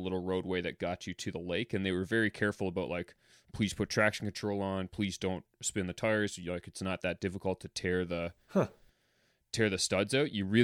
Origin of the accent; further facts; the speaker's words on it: Ontario, Canada; now in Vancouver, Canada; certainly growing up in Ontario